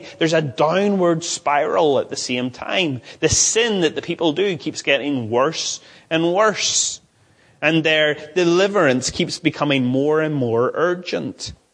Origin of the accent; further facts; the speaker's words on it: Ballymoney, Northern Ireland, United Kingdom; I come from Ballymoney, which means town of the bog. It's not a very flattering name.